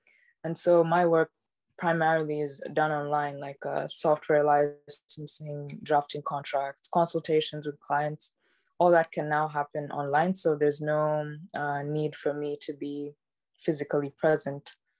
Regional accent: Uganda; now in Estonia; because I'm from Uganda, and right now I'm currently living in Estonia

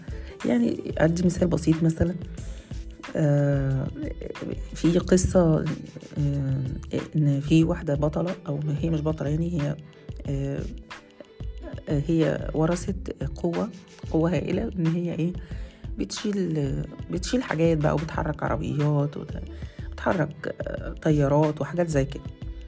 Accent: Egypt; قد ايه هم ربطوا الثقافة الكورية بينا احنا كمصريين

